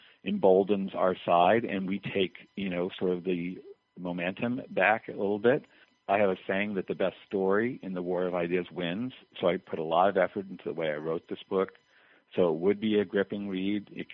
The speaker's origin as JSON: {"language": "English", "country": "Ireland", "said": "I'm not demoralized by this. I'm Irish. I love a fight."}